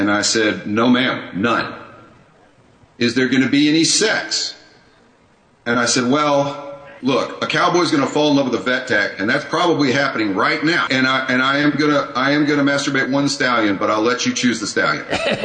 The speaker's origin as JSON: {"language": "English", "town": "Fort Worth", "region": "Texas", "country": "United States", "tie": "born or raised there", "said": "Had I grown up around Houston, I might say the king, but in if you're around Fort Worth, which I was"}